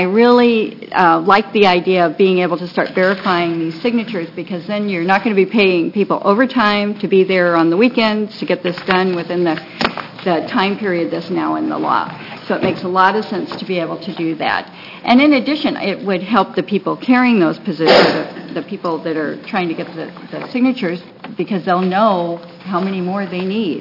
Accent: Portland, Oregon, United States; I'm from Portland, Oregon

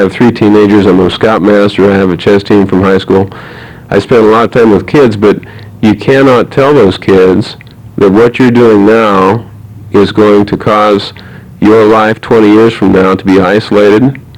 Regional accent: Baker, Oregon, United States; when I was growing up in Baker, we used to go out to the Grange Hall, Missouri Flat Grange Hall, and dance every Saturday night.

